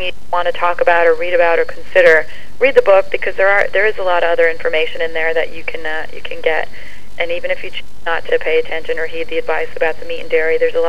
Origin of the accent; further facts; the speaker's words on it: New Jersey, United States; It didn't bother me at all, but I'm from New Jersey, and I've got a potty mouth